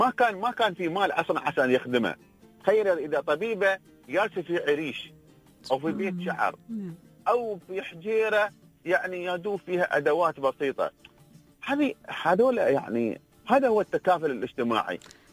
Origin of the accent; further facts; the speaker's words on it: United Arab Emirates; نحن كمجتمع إماراتي